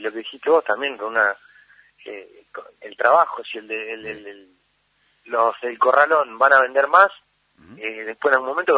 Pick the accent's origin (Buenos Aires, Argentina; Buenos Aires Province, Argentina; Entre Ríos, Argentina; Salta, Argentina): Entre Ríos, Argentina; Gualeguaychú; born there; Yo nací en Gualeguaychú.